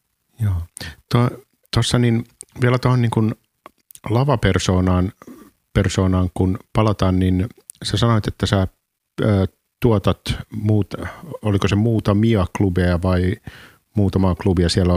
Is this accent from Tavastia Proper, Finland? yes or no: yes; Tervakoski, Tavastia Proper, Finland; mä oon Tervakoskelta. Molemmat ollaan niin kuin paperiteollisuuspaikkakunnilla ja kunnilta